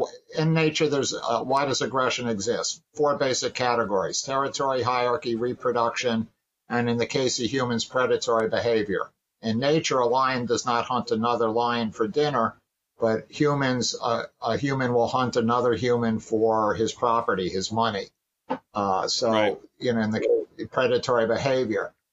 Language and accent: English; New York City, New York, United States; And so I grew up in New York City during a time when it was a very violent place. And I'm 67 now, so I was growing up in the, you know, the 60s and so forth.